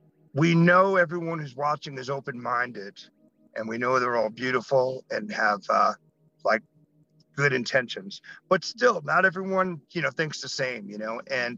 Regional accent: New York, United States; I was a new wave kid growing up in New York

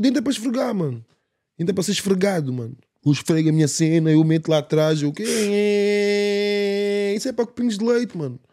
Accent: Portugal; Eu sou português.

